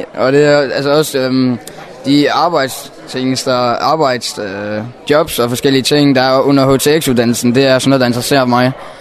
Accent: Lyngså, North Denmark Region, Denmark; Jeg kommer fra Lyngså, og jeg går i Hørby Dybvad skole i Dybvad.

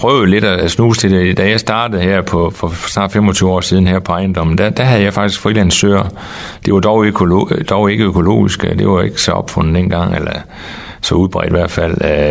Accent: North Denmark Region, Denmark; Og så er vi jo nordjyder, så er vi vendelboer, ikke?

